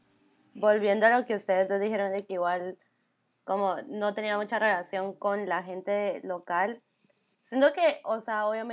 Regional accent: Guatemala; Entonces yo también fui con un programa para gringos y era yo una guatemalteca, un venezolano y como 20 gringos.

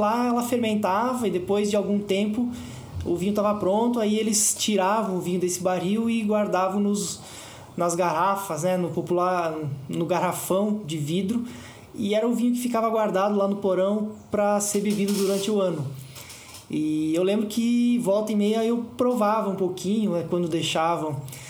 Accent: Rio Grande do Sul, Brazil; Porque eu sou de origem, como se falou, eu sou gaúcho, sou de origem italiana, então a minha família era italiana.

